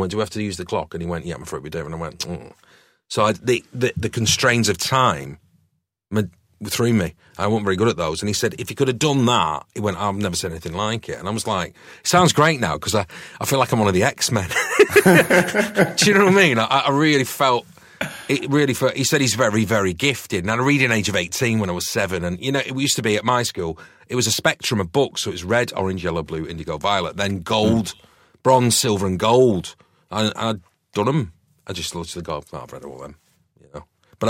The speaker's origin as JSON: {"language": "English", "town": "New Longton", "region": "North West England", "country": "United Kingdom", "tie": "born or raised there", "also_born_or_lived": "Didsbury", "said": "So I was adopted in Didsbury. My mum and dad adopted me, and then I was taken from Didsbury to a little village called New Longton, which is just outside Preston, and it's very agricultural around there."}